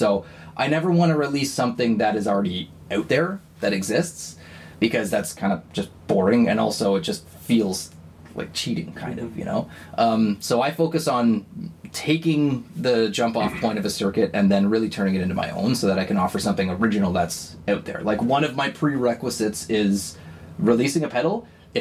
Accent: Peterborough, Ontario, Canada; Yeah, I grew up here. I grew up in Peterborough, and I worked really hard to get out of this town as much as I loved it.

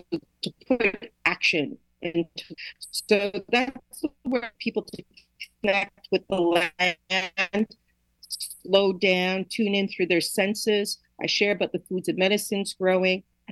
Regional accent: Toronto, Ontario, Canada; also born or lived in Nova Scotia; I was born in Mi'kma'ki territory, which is also known today as Nova Scotia. But I live in Toronto. And so Toronto, or Takaronto, has been my home since a young child. So I've been here for 50 years. My ancestry, I'm Mi'kmaq, Black, and Irish.

